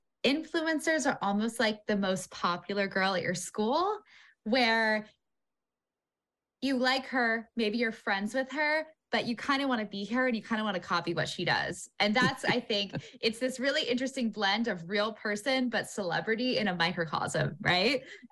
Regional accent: West Coast, United States; now in US East Coast; I grew up on the West Coast, so I'm very familiar with the LDS church, but since moving out to the East Coast

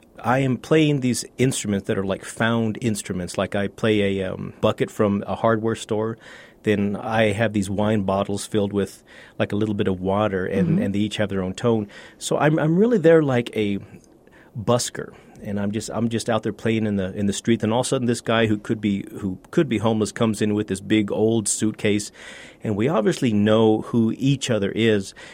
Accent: Southwest, United States; But Algernon, since we're both from the Southwest, he was trying to find some kind of music, some sound that was a little more relevant to where we are.

